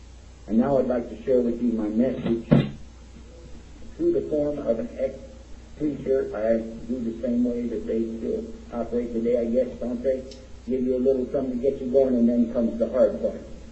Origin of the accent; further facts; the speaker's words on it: Texas, United States; But, you know, I'm from Texas, and you got to cut me some slack. And as they say, don't mess with Texas.